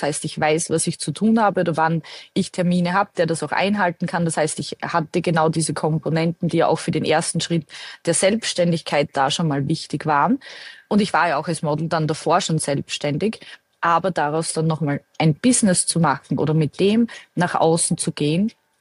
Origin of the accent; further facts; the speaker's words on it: Austria; bei uns in Österreich